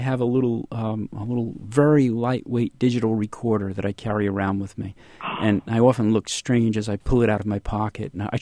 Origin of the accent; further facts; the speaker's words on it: New Jersey, United States; moved away; I'm from New Jersey, and when I first moved to the South, after I was there a month or so, I would find myself slowing down and picking up a Southern accent